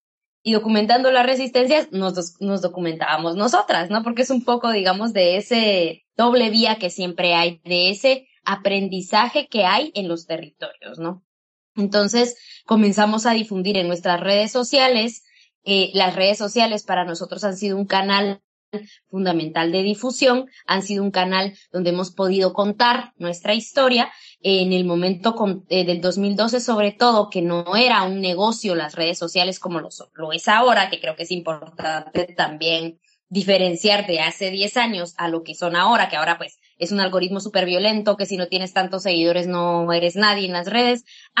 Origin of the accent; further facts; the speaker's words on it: Guatemala; el gobierno de Guatemala, el ejército de Guatemala masacró a mi comunidad y a mi pueblo